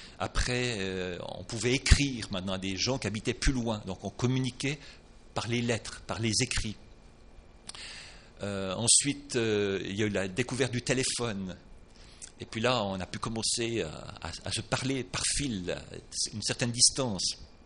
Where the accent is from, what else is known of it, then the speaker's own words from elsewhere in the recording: Switzerland; Je suis un homme, 59 ans, je viens de Suisse, etc., etc. Voilà.